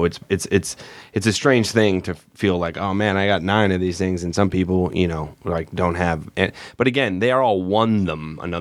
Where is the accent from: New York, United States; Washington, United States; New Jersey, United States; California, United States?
New York, United States; I got a job at The Daily Show because I'm from New York, figuring, oh, cool, I'll get to do this